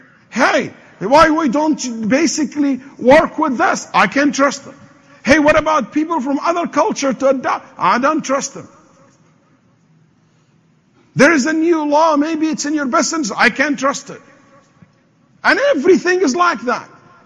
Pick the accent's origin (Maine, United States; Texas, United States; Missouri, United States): Texas, United States; Houston; I come from Houston, Texas. In our city, in the United States, where Houston is